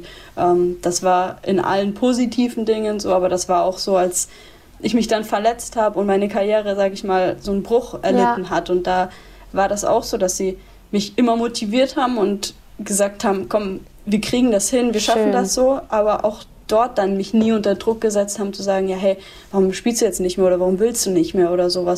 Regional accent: Würzburg, Bavaria, Germany; born there; in Würzburg, wo ich geboren bin, ob das dann in München war, ob es Freiburg ist, ob es jetzt in Köln ist

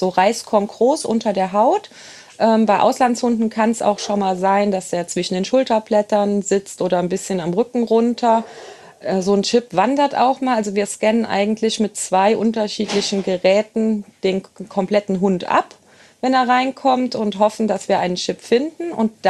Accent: Engers, Rhineland-Palatinate, Germany; now in Linkenbach, Germany; ich bin in Engers sozusagen geboren und aufgewachsen. Habe da eine sehr schöne Jugend gehabt, war dann weg zum Studieren und zur Ausbildung. Und als ich zurückkam, habe ich noch ein paar Jahre auf dem Block gewohnt.

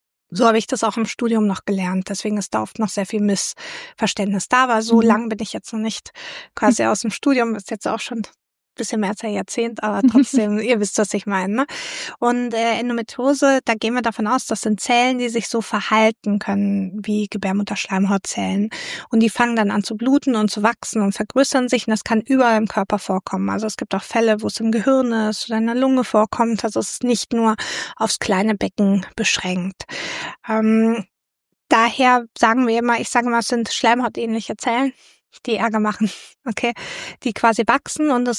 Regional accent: Germany; moved away as an adult; now in Austria; ich bin Deutsche. Ich bin vor gut 6 Jahren nach Österreich gekommen

